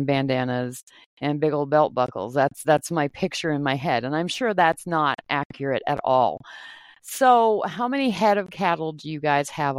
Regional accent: New England, United States; I grew up in New England, and there aren't really ranches in New England.

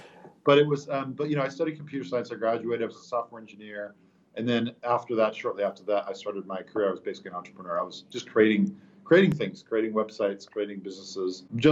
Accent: Texas, United States; born there; My background is I was born in Texas, so I'm happy to go back to my birth town.

